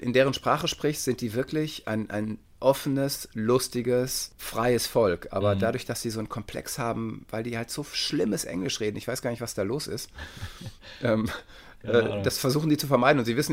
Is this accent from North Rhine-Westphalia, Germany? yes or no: yes; Detmold, North Rhine-Westphalia, Germany; Ich komme aus Detmold, also da gibt es halt nichts, ne?